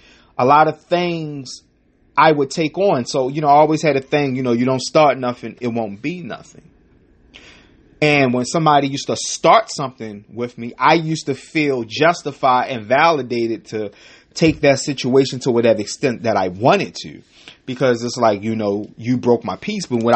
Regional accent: Baltimore, Maryland, United States; there was a gang that was, started in the neighborhood that I grew up in West Baltimore.

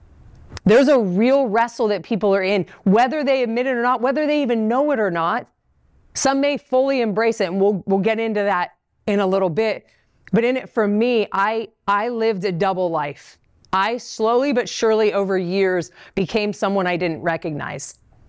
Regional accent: San Diego, California, United States; I'm from San Diego, so it's a very big topic in San Diego and in Colorado that it's totally fine.

